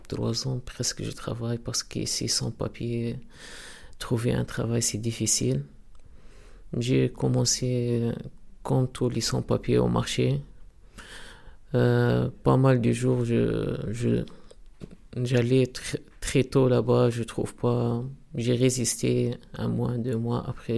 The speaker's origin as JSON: {"language": "French", "country": "Tunisia", "second_language": "French", "moved": "yes", "lives_now": "France", "said": "Ça fait presque 5 ans que je suis venu ici en France en 10 avril 2015 exactement. Ça veut dire 10 avril 2020, je ferme 5 ans et je suis tunisien."}